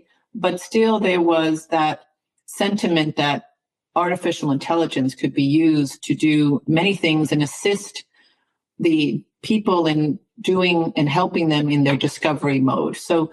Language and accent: English; Morristown, New Jersey, United States; And I'm from Morristown, New Jersey.